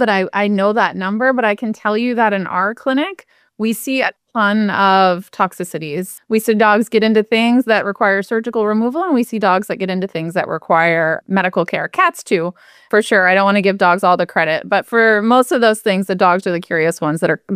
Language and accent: English; Bangor, Maine, United States; I grew up in Bangor, Maine, to a little clinic in Brewer, Maine